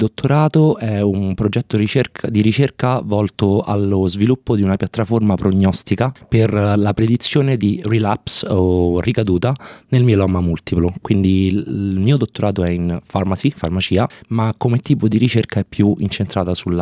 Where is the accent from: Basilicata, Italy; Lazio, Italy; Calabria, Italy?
Lazio, Italy; Guidonia; now in Australia; Ho 28 anni e vengo da Guidonia, una piccola cittadina in provincia di Roma.